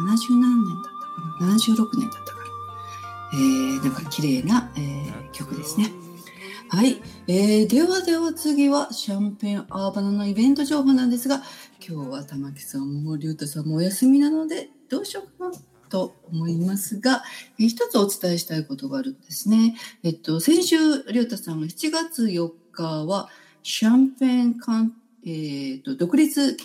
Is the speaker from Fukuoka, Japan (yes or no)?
no; Kyoto, Japan; 京都に長年住んでいて、まあ、生まれ育って途中は京都にいなかったですが